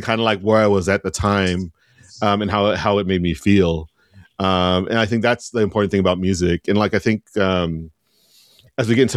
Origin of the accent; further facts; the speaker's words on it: United States; growing up in America, like especially when I grew up in the 80s and 90s